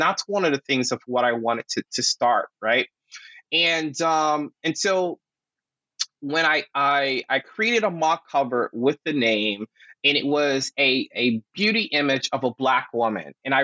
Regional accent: North Carolina, United States; growing up in North Carolina, you know, teachers calling me the N-word, you know, going and playing soccer in Syracuse and dealing with racism with the parents and dealing with racism when, you know, but a different form moving to California.

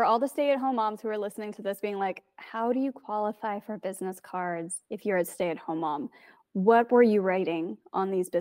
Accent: Missouri, United States; I also think, okay, so I grew up in Missouri

